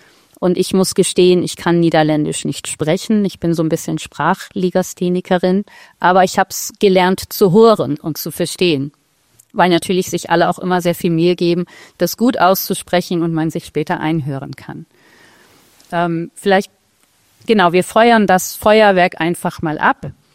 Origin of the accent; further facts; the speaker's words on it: Northern Germany, Germany; ich bin ursprünglich Norddeutsche